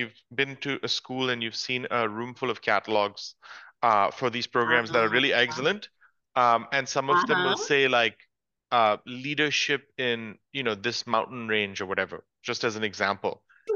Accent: India; also born or lived in United States; because I grew up in India and then in the USA, so I'm English speaking.

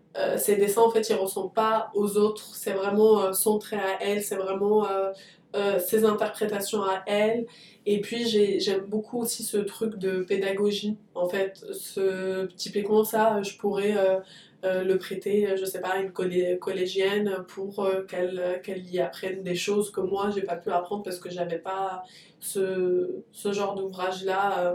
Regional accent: Tunisia; mais moi en tant que Tunisienne, je m'y reconnais aussi

